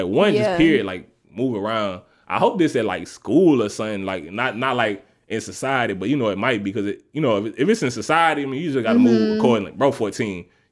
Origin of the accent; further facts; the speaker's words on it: the South, United States; I ain't never been, like, I'm from the South, you know, so we got all kind of crazy shit.